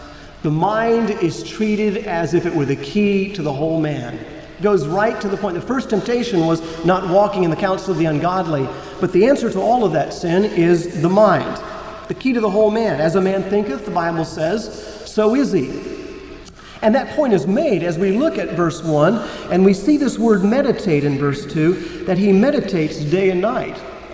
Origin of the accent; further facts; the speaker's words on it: Florida, United States; And I was born and raised in Florida, and so were my parents.